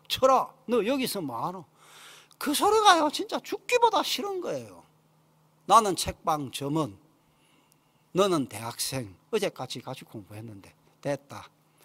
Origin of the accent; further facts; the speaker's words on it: Namhae, South Gyeongsang, South Korea; 내 고향이 남해인데